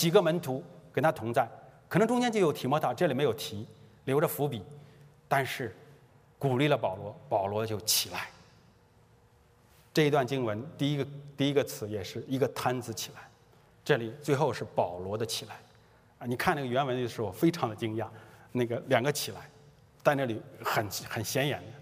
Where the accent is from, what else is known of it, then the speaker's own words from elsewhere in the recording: China; 我说我们是中国人，我们是这个，其实我们真的明白我们做中国人我们是什么吗？